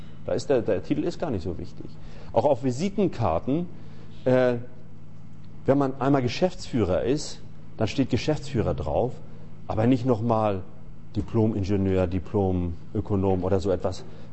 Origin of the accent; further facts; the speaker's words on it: Germany; now in Finland; das ist so für mich als Deutscher immer ein Widerspruch, dass man in Finnland erstaunlich viel Wert legt.